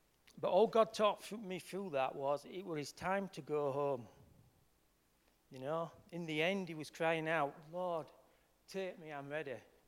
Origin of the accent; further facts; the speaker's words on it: Yorkshire and the Humber, United Kingdom; accent: Yorkshire; You know, I could do that in my Yorkshire accent.